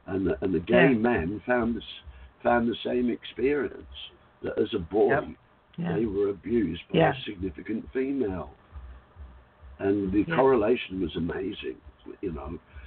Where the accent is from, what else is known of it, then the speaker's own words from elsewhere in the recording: Australia; And a lot of people find me confrontational, but I am Australian and I am blunt and I stand in my truth.